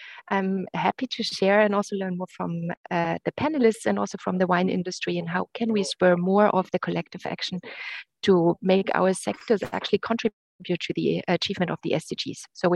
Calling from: Germany; English is a second language; I'm calling today from Germany.

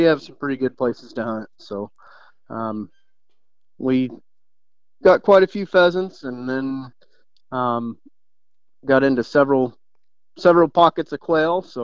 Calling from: Iowa, United States; Southeast Iowa.

